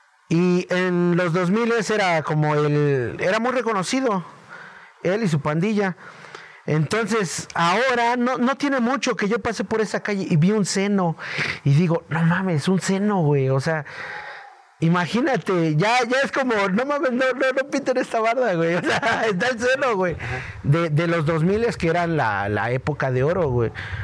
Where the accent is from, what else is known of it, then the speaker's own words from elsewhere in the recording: Puebla, Mexico; yo me crié en la Cocota y eran casas como de que tú te podías pasar a la otra.